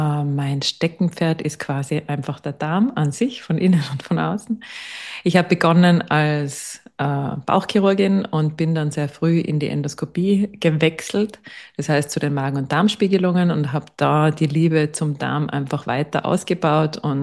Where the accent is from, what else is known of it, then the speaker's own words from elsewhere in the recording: Innsbruck, Tyrol, Austria; also born or lived in Salzburg; now in Steyr, Austria; Und meine Praxis ist in Steyr, in the middle of Oberösterreich. Und ich komme eigentlich aus Innsbruck, bin dann wegen der Arbeit nach Salzburg, bin dort bicken geblieben und unter anderem eben mein Mann. Und wir sind dann nach Steyr übersiedelt, weil er einen Job in Steyr gekriegt hat.